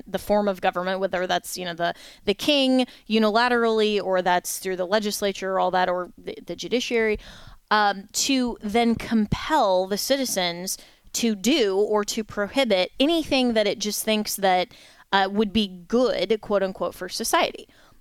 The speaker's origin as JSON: {"language": "English", "region": "Florida", "country": "United States", "said": "here in my home state of Florida"}